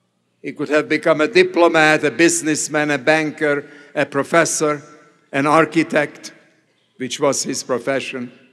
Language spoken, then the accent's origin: English; Hungary; first language Hungarian; English is a second language; I was very proud of my Hungarian heritage. I was very proud of my Hungarian citizenship. I loved my native tongue.